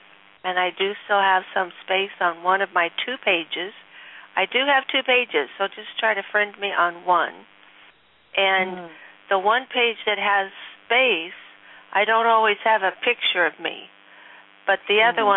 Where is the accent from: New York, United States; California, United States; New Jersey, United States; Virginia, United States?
California, United States; Los Angeles; And I'm from Los Angeles, California.